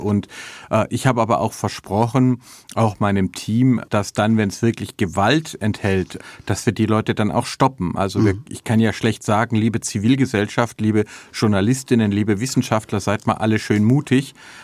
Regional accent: Filderstadt, Baden-Württemberg, Germany; ich bin dann aufgewachsen im Bibelgürtel rund um Stuttgart, also in Filderstadt, wo ich auch heute noch lebe mit meiner Familie

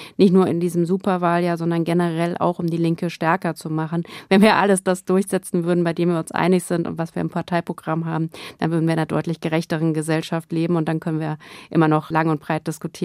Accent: Hesse, Germany; wie ich das zum Beispiel in meinem Heimatland in Hessen erlebe

